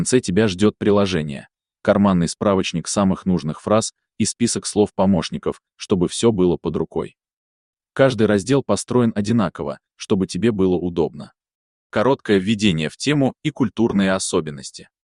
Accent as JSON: {"language": "Russian", "country": "Uzbekistan", "lives_now": "Russia", "said": "Я узбек, живу в России, преподаю и пишу учебники."}